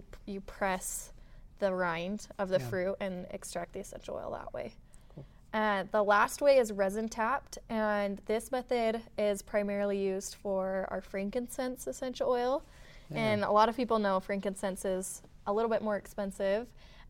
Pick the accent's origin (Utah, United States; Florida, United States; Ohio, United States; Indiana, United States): Utah, United States; Yeah, and I grew up in Utah, so I actually went to school for a few years down in southern Utah.